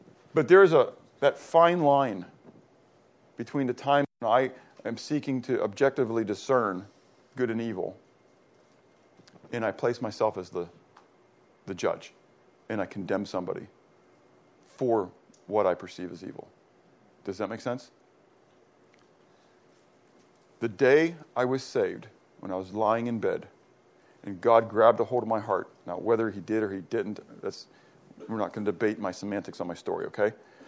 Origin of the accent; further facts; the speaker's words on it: Pittsburgh, Pennsylvania, United States; We grew up in Pittsburgh. We walked in the snow up the hills both ways